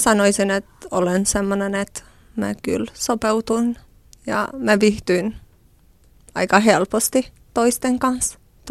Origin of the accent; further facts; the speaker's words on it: Gjakova, South Kosovo, Kosovo; Finnish is a second language; moved away as an adult; also born or lived in Pristina; Tosiaan mä oon syntynyt ja asunut Jakovassa.